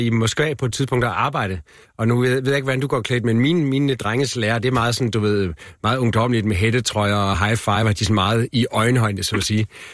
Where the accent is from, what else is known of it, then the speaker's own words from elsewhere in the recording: Northwest Jutland, Denmark; Nordvestjylland, hvor jeg er vokset op, og så på Nordsjælland, hvor jeg bor nu og har børn.